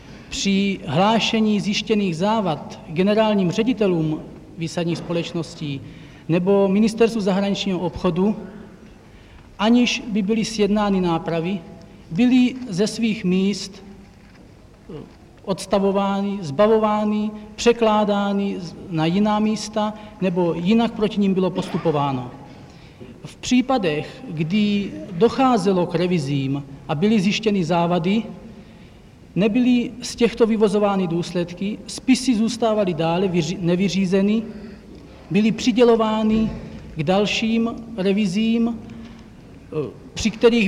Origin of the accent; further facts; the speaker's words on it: Ostroměř, Hradec Králové Region, Czechia; born there; now in Prague, Czech Republic; Ostroměří.